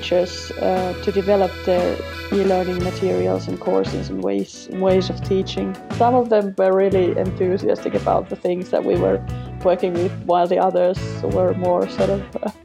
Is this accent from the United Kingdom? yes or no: no; Finland; first language Finnish; English is a second language; Finnish for our foreign students in the end of my teaching career. Kind of had the other perspective to my native tongue as well.